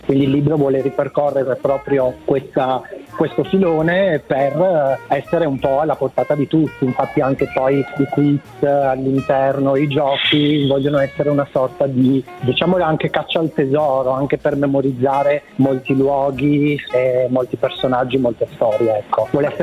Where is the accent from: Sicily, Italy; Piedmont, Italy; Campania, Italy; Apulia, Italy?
Apulia, Italy; moved away as an adult; now in Milan, Italy; io sono della Puglia, sono nato in Puglia, cresciuto fino all'età di 18 anni nella provincia di Bari